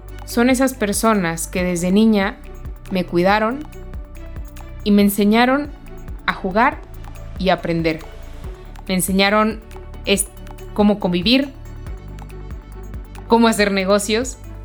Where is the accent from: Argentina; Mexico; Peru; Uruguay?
Mexico; soy mexicana, tengo 32 años